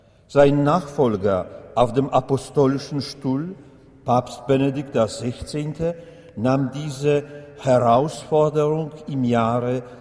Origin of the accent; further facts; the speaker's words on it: Kraków, Lesser Poland, Poland; German is a second language; Aber ich komme aus Krakau